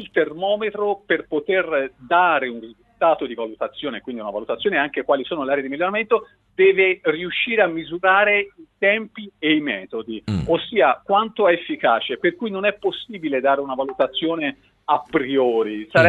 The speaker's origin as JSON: {"language": "Italian", "region": "Tuscany", "country": "Italy", "said": "Non mi stimoli, che lo sai, che io sono toscano."}